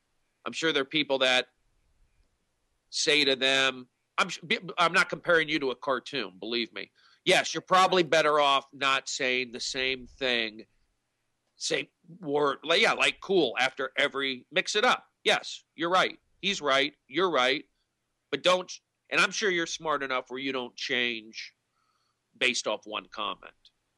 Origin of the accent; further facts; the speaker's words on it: Tarzana, California, United States; also born or lived in Sacramento; I grew up in the San Fernando Valley. 818 area code, originally 213 area code. But I grew up there. Tarzana, Reseda, Southern California. And Sacramento, too, for a few years.